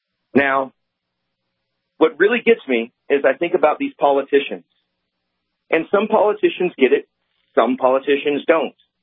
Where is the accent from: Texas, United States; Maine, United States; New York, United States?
Texas, United States; Houston; I grew up in Texas, not too far from Killeen, in Houston.